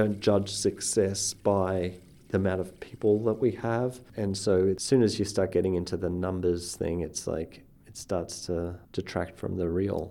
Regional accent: Australia; I'm from Australia. I moved over here to work for ACK-N-CAR, actually.

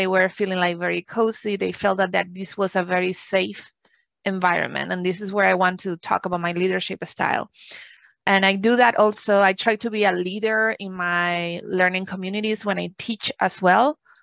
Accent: Canary Islands, Spain; moved away as an adult; now in United States; I'm originally from Canary Islands. Those are some islands on the west coast of Africa that actually are part of Spain.

